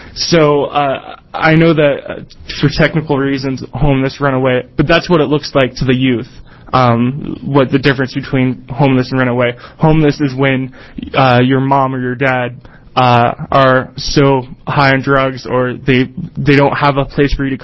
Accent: Eugene, Oregon, United States; And in my travels, when I say I'm from Eugene, a lot of people associate Eugene with homelessness.

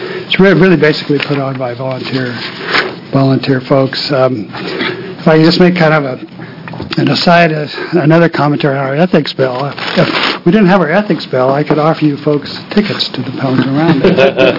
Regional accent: Pendleton, Oregon, United States; I was born and raised in Pelton, and my first job was ushering at the Happy Canyon, which is the nighttime show that goes along with there.

